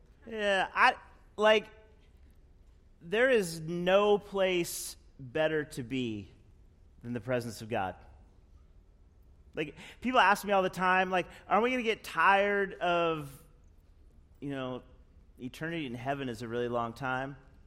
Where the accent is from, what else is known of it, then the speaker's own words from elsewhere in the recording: Springfield, Oregon, United States; So I grew up in Springfield, Oregon, which is actually the actual town that Springfield, that the Simpsons lived in, was named after.